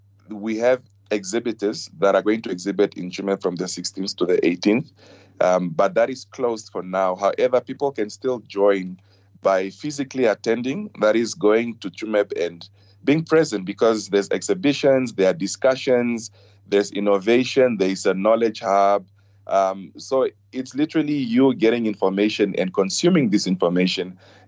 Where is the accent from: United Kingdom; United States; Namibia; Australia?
Namibia; Rundu, Kavango East; So I come from Rundu.